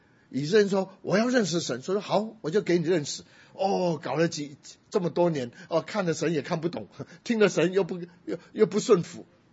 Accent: China; 我们中国人喜欢比较，我们中国人还是比较实际点

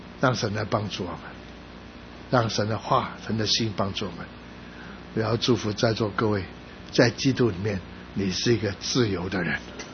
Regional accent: Guangdong, China; 我们广东人很讲究，然后火气大。

